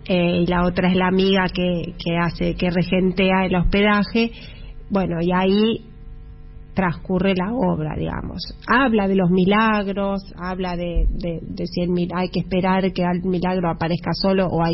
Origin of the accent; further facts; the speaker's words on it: Rosario, Santa Fe, Argentina; yo soy de Rosario y ella también, y cuando yo era chica escuchaba sus canciones de que por ahí iba a cantar al Monumento a la Bandera, y yo que vivía cerca